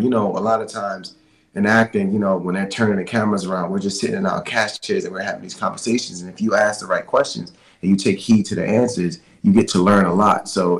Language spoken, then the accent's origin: English; Brooklyn, New York, United States; By default, I mean, I'm from New York, so I feel like I got to represent New York Knicks and you know, Brooklyn Nets, and I was born in Brooklyn.